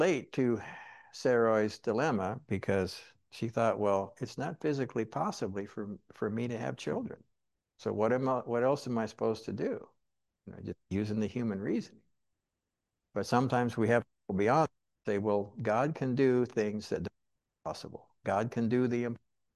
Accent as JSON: {"language": "English", "town": "Boise", "region": "Idaho", "country": "United States", "tie": "born there", "said": "mom went to a different high school after I was born in Boise there"}